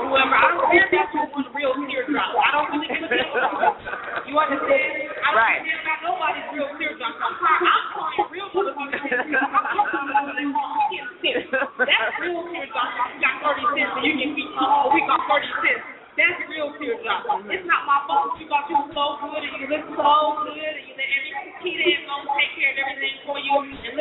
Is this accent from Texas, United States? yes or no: no; Atlanta, Georgia, United States; I'm from Atlanta, but this is my welcoming to DFW.